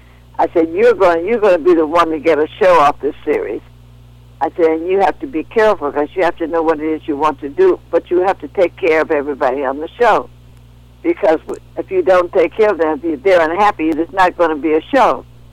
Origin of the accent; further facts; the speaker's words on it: Chicago, Illinois, United States; And, of course, I come from Chicago, so it was very familiar. The neighborhood was very familiar.